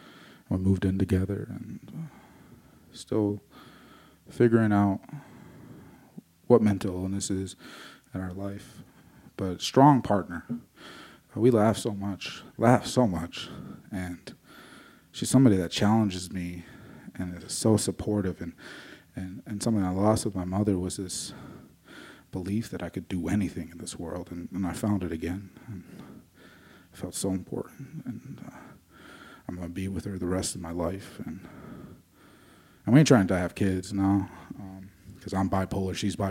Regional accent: United States; But I'm Native American, so I feel bad

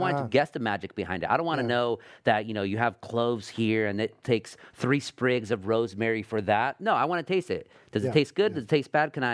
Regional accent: Anaheim, California, United States; And I say this as someone who, again, born and raised in Anaheim. I've never lived outside of Orange County in my life.

